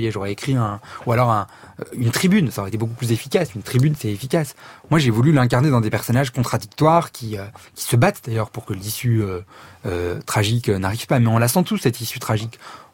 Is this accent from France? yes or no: yes; Saint-Étienne, Auvergne-Rhône-Alpes, France; Moi je viens de Saint-Étienne, donc c'est quand même pas non plus très très loin.